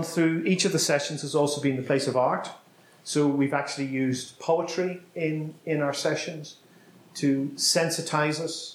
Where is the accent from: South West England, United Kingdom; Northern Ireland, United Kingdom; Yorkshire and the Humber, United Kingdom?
Northern Ireland, United Kingdom; Bangor; These are songs I love, but they're also songs by an artist from my hometown, which those of you, some of you were in the storytelling session just before this, is the town of Bangor in County Down